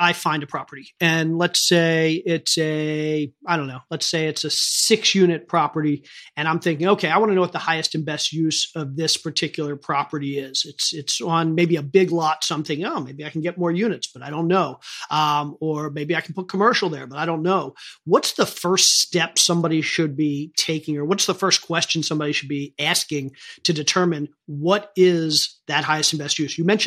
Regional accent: Maryland, United States; I grew up in Maryland. This was actually a thing.

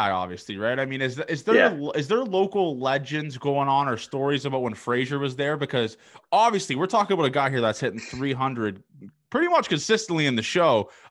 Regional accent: Canada; because obviously I'm Canadian, when you think of like these massive schools in the U.S.

